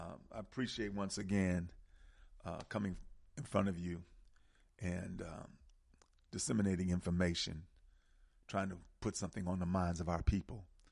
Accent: United States; I ain't no African. I'm an American.

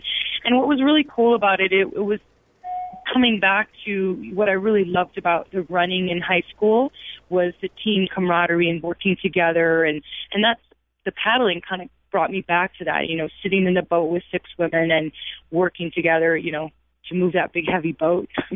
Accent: Midwest, United States; very different from growing up in the Midwest and, you know, and working out indoors.

